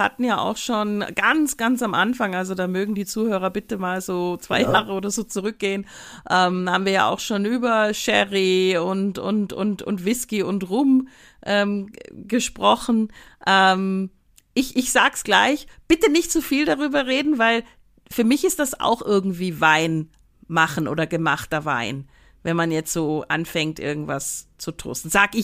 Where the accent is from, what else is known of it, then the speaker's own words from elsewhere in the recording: Germany; now in Austria; ich komme ja nun mal aus Deutschland